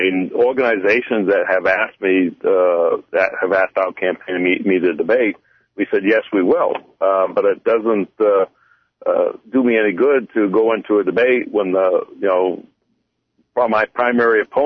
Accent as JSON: {"language": "English", "region": "Maine", "country": "United States", "tie": "born or raised there", "said": "I'm committed to the state of Maine. I was born and raised in the Katahdin region, plan on retiring in the Katahdin region."}